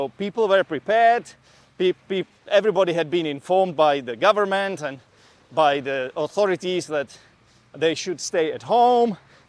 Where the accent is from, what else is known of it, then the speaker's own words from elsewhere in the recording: Czechia; will be me describing to you the experience of someone who comes from Central Europe. I'm from the Czech Republic